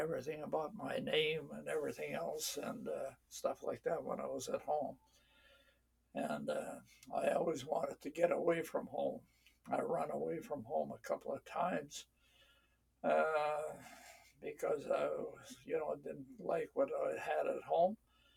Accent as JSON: {"language": "English", "region": "Alberta", "country": "Canada", "tie": "born there", "said": "I was born in Canada, in north of Edmonton, Alberta."}